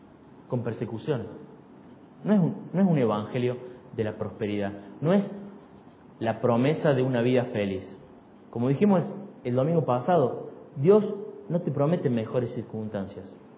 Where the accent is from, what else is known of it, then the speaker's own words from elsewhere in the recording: Argentina; uno de los más claros ejemplos que hemos vivido como argentinos fue en el 2001.